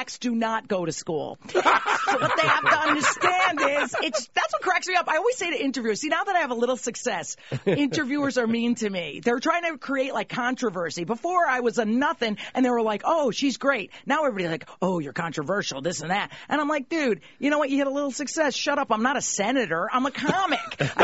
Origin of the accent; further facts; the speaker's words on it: Connecticut, United States; Connecticut.